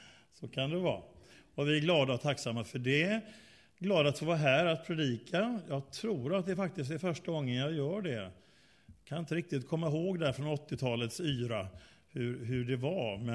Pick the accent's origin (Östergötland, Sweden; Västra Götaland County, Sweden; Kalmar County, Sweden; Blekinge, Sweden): Västra Götaland County, Sweden; Mölndal; Jag är ju född och uppväxten i Broslätt i Mölndal. Och Pingstkyrkan i Mölndal är min hemförsamling.